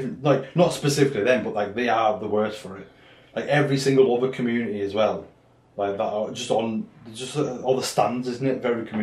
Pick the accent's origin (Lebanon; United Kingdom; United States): United Kingdom; England; we're English